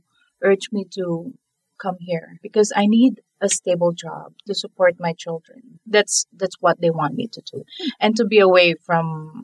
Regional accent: Manila, Metro Manila, Philippines; moved away as an adult; now in Singapore; I've been working as a domestic worker here in Singapore for all 24 years, and I'm from Manila, Philippines.

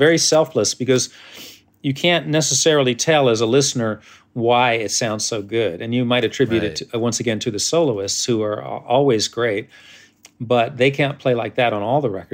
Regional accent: New York, United States; as a New Yorker trying to play bluegrass and like trying to do it right.

